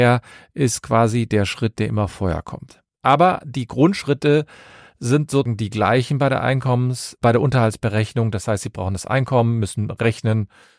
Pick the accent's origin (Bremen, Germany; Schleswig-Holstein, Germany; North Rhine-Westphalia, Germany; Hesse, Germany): North Rhine-Westphalia, Germany; Cologne; Ich komme aus Köln und habe meine Kanzlei in Köln.